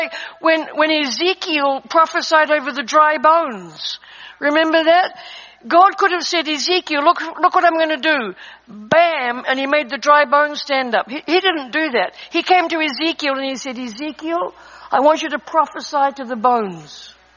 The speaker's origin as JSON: {"language": "English", "country": "New Zealand", "tie": "born or raised there", "said": "I was raised in New Zealand on a sheep farm"}